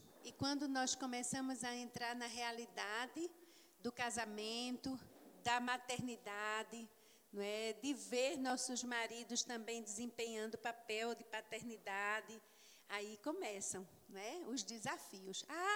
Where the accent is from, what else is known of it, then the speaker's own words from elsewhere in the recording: Brazil; Ele é inglês, eu sou brasileira, né?